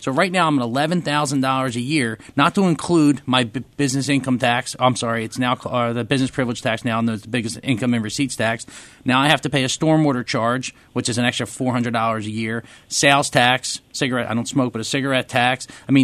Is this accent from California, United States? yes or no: no; Mayfair, Pennsylvania, United States; I live in Mayfair. I'm born and raised in Mayfair.